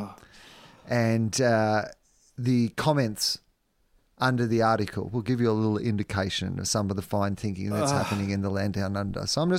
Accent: Australia; as an Australian

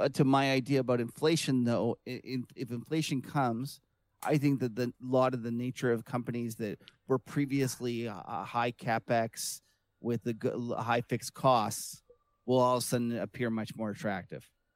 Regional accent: Canada; listen, I'm a Canadian anyways. We can't affect it.

